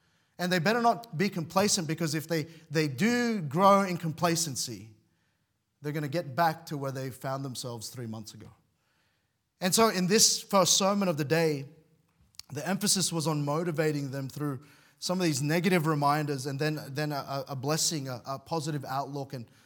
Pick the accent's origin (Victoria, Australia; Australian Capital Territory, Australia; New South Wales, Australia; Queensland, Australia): New South Wales, Australia; Mount Druitt; I grew up in Western Sydney. And Western Sydney wasn't a genteel place when I was growing up in Western Sydney. All right, the area that I particularly grew up in was Mount Druitt. And Mount Druitt was often featured in the news for very, very wrong reasons.